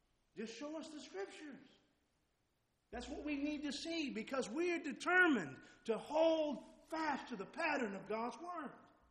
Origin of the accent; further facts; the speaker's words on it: Pampa, Texas, United States; I grew up in Pampa, Texas. And for the vast majority of my life, my family was members of the Mary Ellen Harvester Church of Christ in Pampa, Texas.